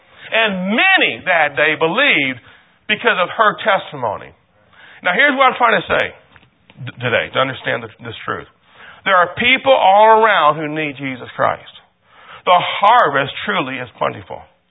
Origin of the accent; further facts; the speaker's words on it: Michigan, United States; I was raised in Michigan on a farm. So I'm kind of going back to my roots in Rogers in a way.